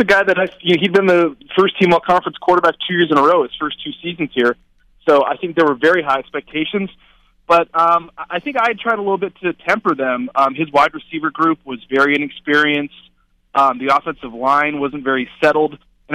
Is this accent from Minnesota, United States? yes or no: yes; Minneapolis, Minnesota, United States; also born or lived in Seattle; I grew up in Minneapolis. I actually lived in the Seattle area for about 10 years.